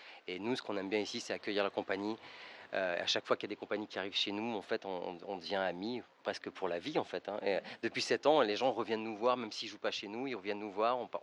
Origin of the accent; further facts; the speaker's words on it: Grenoble, Auvergne-Rhône-Alpes, France; dans des MJC à Grenoble, parce que je viens de Grenoble.